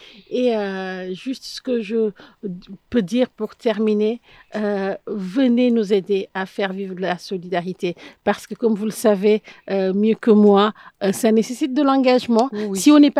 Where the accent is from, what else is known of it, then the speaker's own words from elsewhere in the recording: France; la France, parce que nous sommes français